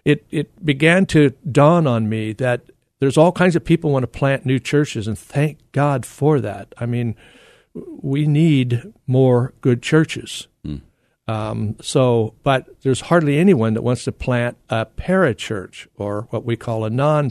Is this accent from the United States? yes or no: yes; Kentucky, United States; I grew up in Kentucky, which is paradise, you know.